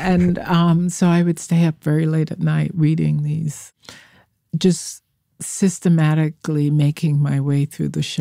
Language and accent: English; Bronx, New York, United States; You know, I grew up in the Bronx, in the North Bronx. I went to Cardinal Spellman High School and St. Philip and James Middle School. There were Catholic schools.